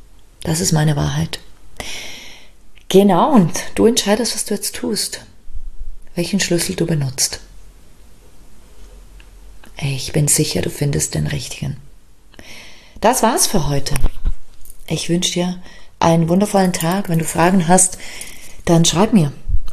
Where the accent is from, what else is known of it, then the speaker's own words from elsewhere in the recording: Liechtenstein; born there; German is a second language; ich bin ja auch in Liechtenstein geboren. Also Deutsch ist sozusagen eine Fremdsprache für mich.